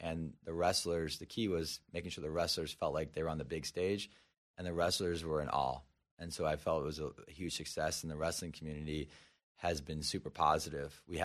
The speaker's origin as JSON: {"language": "English", "town": "Cleveland", "region": "Ohio", "country": "United States", "said": "All the clubs in Ohio. I'm from Cleveland."}